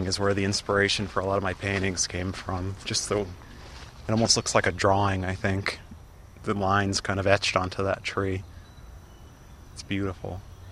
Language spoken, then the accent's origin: English; New England, United States; moved away; I grew up in New England and it's more... There's trees and it's quieter and there's less people.